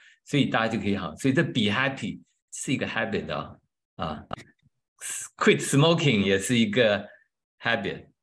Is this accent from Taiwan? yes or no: no; China; now in United States; 我们中国人就是先天下之忧而忧，后天下之乐而乐的人，我们中国人就是这种人。我们在美国